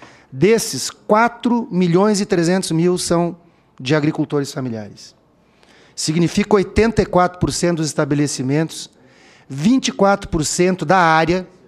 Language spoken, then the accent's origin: Portuguese; Caxias do Sul, Rio Grande do Sul, Brazil; eu venho de uma cidade que é muito industrializada, eu venho de Caxias do Sul, que é a segunda cidade em população do nosso Rio Grande, e é uma cidade muito industrializada, é um grande polo metal mecânico, mas também tem um território rural grande